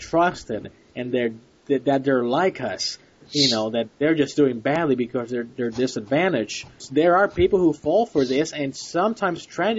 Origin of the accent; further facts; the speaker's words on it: Puerto Rico; where I grew up in Puerto Rico, it's a quote-unquote multiracial society